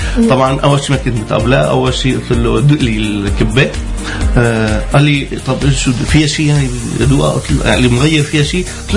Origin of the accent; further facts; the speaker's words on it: Syria; now in Egypt; ده اللي موجود عندنا في سوريا